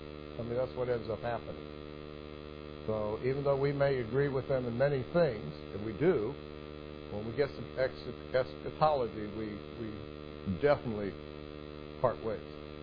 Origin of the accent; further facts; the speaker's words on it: United States; born there; I am so thankful I had the privilege of being born here and being an American and being a part of this country.